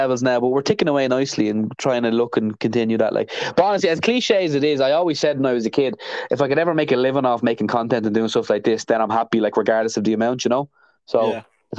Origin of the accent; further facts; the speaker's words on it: Ireland; it's my opinion less because I'm Irish.